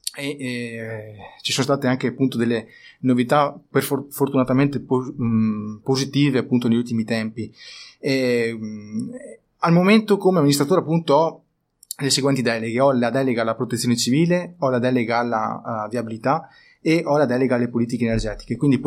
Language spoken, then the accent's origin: Italian; Adria, Veneto, Italy; ho 31 anni, sono ingegnere civile e vengo da Adria.